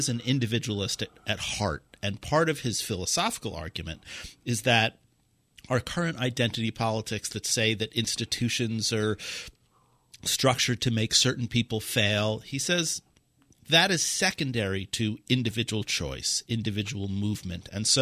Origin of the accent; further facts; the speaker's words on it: New York City, New York, United States; And I always tell people that I grew up in New York City around every religion, around every color, around every nationality, every economic class you can imagine within like six blocks.